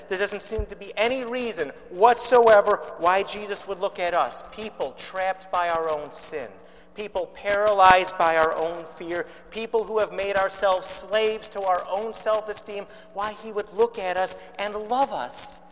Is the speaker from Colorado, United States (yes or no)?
no; Chicago, Illinois, United States; And believe me, I'm from Chicago, home of Al Capone, Sam Giancana.